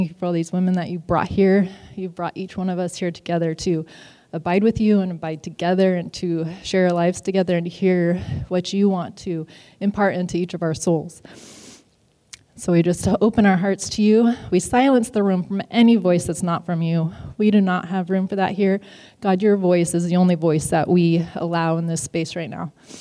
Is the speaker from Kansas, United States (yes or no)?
yes; Pratt, Kansas, United States; This is my family farm that I grew up in Pratt.